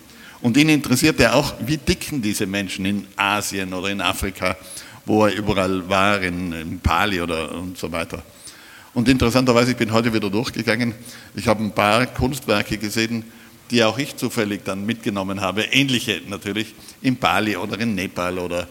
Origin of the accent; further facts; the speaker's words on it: Villnöss, Trentino-Alto Adige, Italy; das Vilnöstal, wo ich groß geworden bin, wo ein paar hundert Bauern lebten und ein paar Handwerker